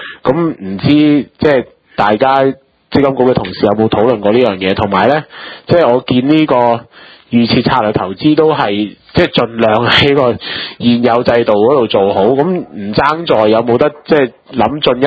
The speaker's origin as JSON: {"language": "Cantonese", "region": "Guangdong", "country": "China", "said": "咁我哋广东人有句"}